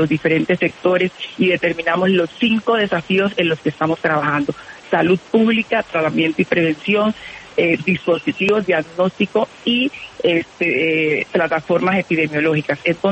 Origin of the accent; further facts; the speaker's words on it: Colombia; investigadores colombianos. Estamos construyendo una estrategia de soberanía científica y tecnológica en mi país